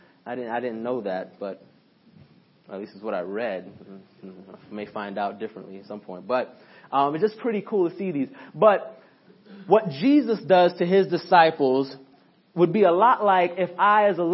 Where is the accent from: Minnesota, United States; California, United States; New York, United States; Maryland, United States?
New York, United States; Brooklyn; I was raised in Brooklyn for a while